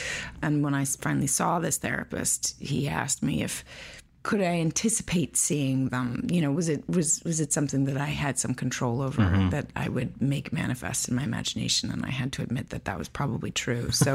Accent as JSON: {"language": "English", "town": "New York City", "region": "New York", "country": "United States", "tie": "born or raised there", "said": "I grew up on Crosby Street, mm-hmm, in Soho."}